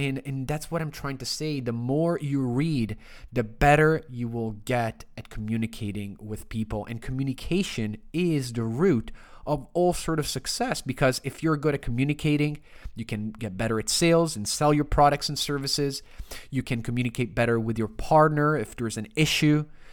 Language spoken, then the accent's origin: English; Rome, Lazio, Italy; accent: Italian; English is a second language; moved away as an adult; also born or lived in Toronto, Canada; Guys, you probably hear my Italian accent somewhat strong sometimes, maybe not all the time, but I was born and raised in Rome until when I was 19, 20 years old. Then I moved to Toronto, Canada, and I lived there for 14, 15 years.